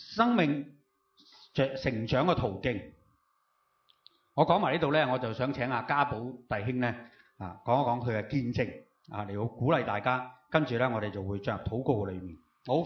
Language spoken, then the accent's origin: Cantonese; Hong Kong; 特别我们香港人，我们很忙碌，我们24小时都不够用